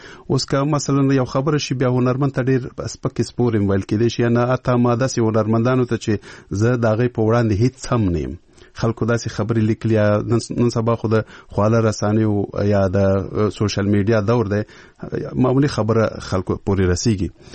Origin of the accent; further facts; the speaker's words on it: Peshawar, Khyber Pakhtunkhwa, Pakistan; زه ورکوټه په پېښور کې لوی شوی یم